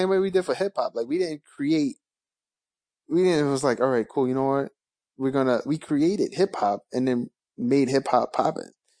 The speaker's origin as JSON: {"language": "English", "region": "New York", "country": "United States", "said": "It's just, like, by default because I'm from New York."}